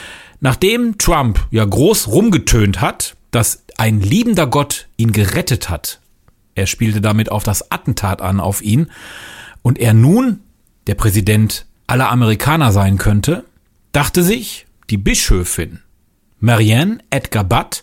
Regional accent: Recklinghausen, North Rhine-Westphalia, Germany; Vor 3 Jahren hatte ich hier bei uns in meiner Heimatstadt in Recklinghausen die Recklinghausen-Bibel produziert als Podcast.

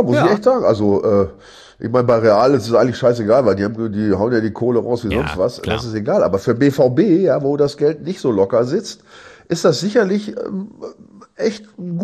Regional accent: Sulingen, Lower Saxony, Germany; Also da war ich ja bei meiner Mutter in Sulingen, da wo ich herkomme.

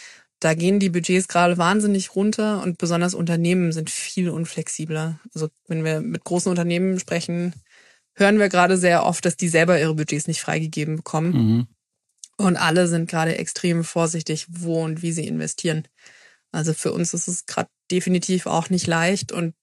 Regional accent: Southern Germany, Germany; Das hört man mir nicht so wirklich an, aber ich komme ja aus dem Süden.

